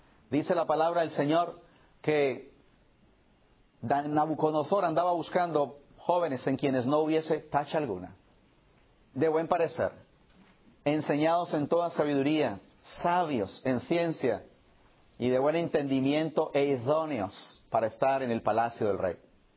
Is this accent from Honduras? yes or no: no; Colombia; Pero piense por un momento en lo que significa, por ejemplo, en mi país, la triste experiencia del secuestro. Hay decenas y centenares de colombianos y gente en el mundo que ha sido secuestrada.